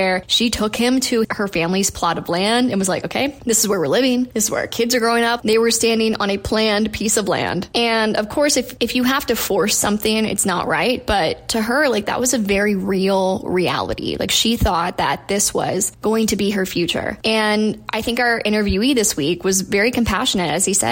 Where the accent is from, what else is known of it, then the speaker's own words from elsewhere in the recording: the South, United States; And I'm from the South, like we're more like college football people, did not give a crap about the NFL.